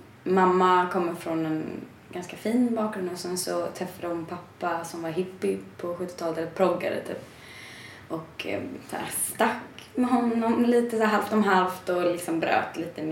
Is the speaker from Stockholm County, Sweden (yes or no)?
yes; Stockholm, Stockholm County, Sweden; Jag kommer från Stockholm.